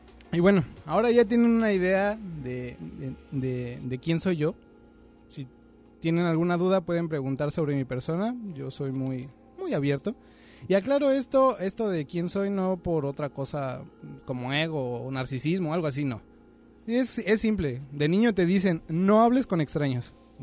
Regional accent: State of Mexico, Mexico; Soy estudiante del Centro Universitario de la Costa, originario del Estado de México y con estudios en la Ciudad de México.

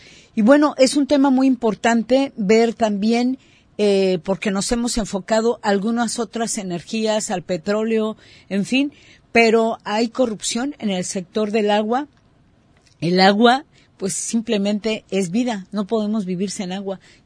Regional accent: Mexico; nos distingue a nosotros como pueblo mexicano

